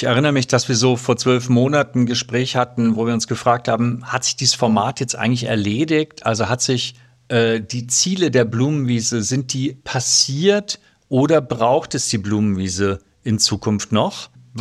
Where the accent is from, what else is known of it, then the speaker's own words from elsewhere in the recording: Hamburg, Germany; aus Hamburg